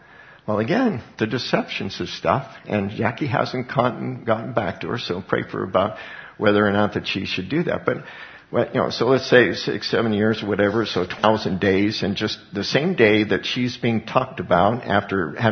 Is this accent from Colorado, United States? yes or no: yes; Colorado, United States; There was black widows where I grew up in Colorado.